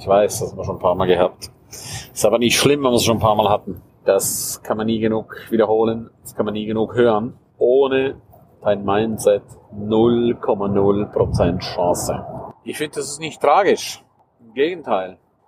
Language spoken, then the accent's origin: German; St. Moritz, Graubünden, Switzerland; Ich liebe es einfach in meiner Heimat, St. Moritz, Menschen hochzuholen